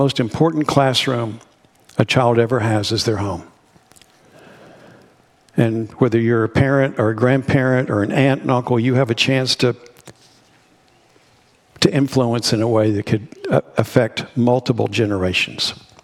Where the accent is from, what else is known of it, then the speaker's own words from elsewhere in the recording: United States; And there's not been many times I've seen growing up in America that there's been such a divisive kind of culture that we have.